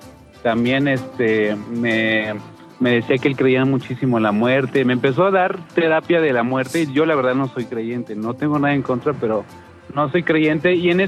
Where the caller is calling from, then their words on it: Azcapotzalco, Mexico City, Mexico; Aquí de Azcapotzalco, CDMX.